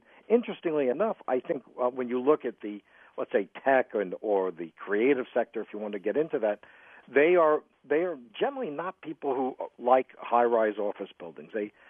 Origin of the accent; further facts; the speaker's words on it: New York, United States; as a young boy growing up in New York, I remember watching 6th Avenue, which to those of you who are not from New York, is known as Avenue of the Americas